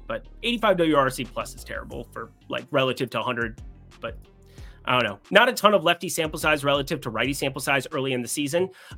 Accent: South Dakota, United States; I can't believe I'm from South Dakota originally, but like people call Ohio the Midwest.

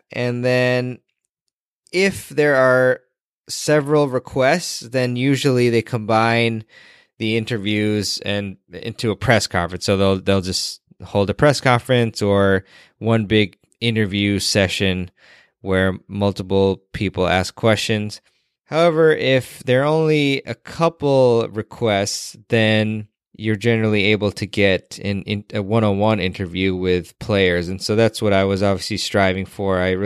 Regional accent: Washington, District of Columbia, United States; the City Open, which is in my hometown area of Washington, D.C.

